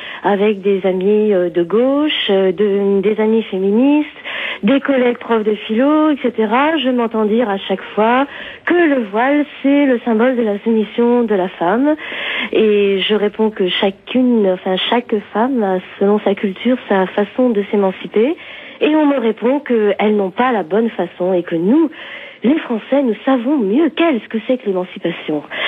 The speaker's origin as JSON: {"language": "French", "country": "France", "said": "je suis française dite de souche, modeste prof d'allemand"}